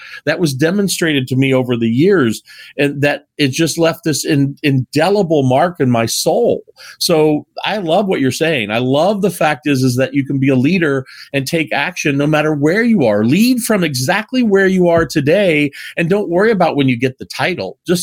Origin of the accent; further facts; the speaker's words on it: Midwest, United States; when I was a child I grew up in the Midwest, and we had this great big huge park, like Central Park, in the center of our town.